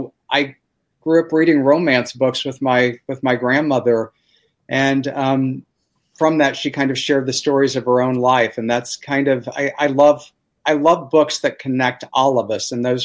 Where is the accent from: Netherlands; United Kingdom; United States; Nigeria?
United States; Missouri; But I grew up in Missouri.